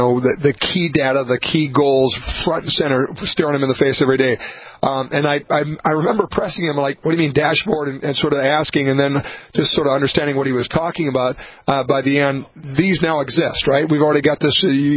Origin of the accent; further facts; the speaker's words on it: Minnesota, United States; I grew up in Minnesota.